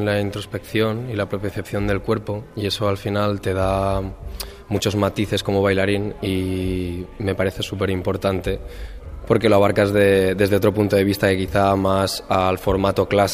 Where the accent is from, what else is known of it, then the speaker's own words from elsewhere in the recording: Barcelona, Catalonia, Spain; now in Valencia, Spain; Yo soy de Barcelona y ahora estoy aquí haciendo el superior